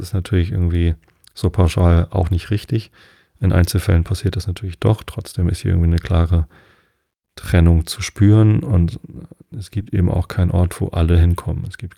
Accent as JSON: {"language": "German", "town": "Wistedt", "region": "Lower Saxony", "country": "Germany", "tie": "born or raised there", "said": "Ich habe ja meine Jugend in Wisted verbracht, das ist 2 Dörfer weiter. Also gelte ich schon mal nicht als Karkensdorfer. Außerdem habe ich 11 Jahre in der Stadt gelebt, also bin ich eigentlich Städter."}